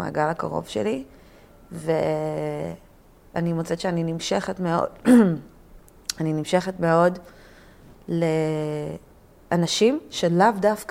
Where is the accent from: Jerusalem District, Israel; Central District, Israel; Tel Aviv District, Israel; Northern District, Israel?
Central District, Israel; Netanya; אני באה מנתניה, אני כאילו, אני למדתי מגיל צעיר להיות מאוד קשוחה.